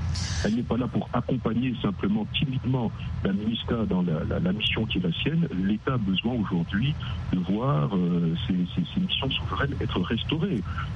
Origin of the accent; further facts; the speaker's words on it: Central African Republic; Je suis centrafricain à part entière.